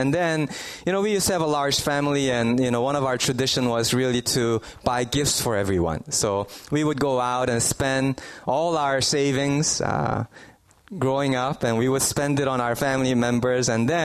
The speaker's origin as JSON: {"language": "English", "country": "Canada", "tie": "born or raised there", "lives_now": "California, United States", "said": "I grew up in Canada, so in Canada, every December, we get to have White Christmas. We don't get to do that here in California."}